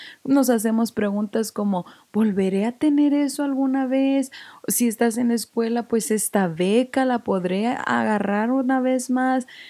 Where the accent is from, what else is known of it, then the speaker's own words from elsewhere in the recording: Mexico; also born or lived in Arizona; now in United States; La primera fue cuando me vine de México para acá, y creo que esa fue la que más me dolió. Y la segunda fue cuando me mudé a Colorado de Arizona.